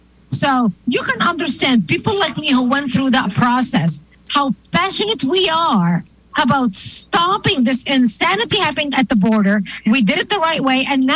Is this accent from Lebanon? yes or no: yes; Lebanon; I was born and raised in Lebanon.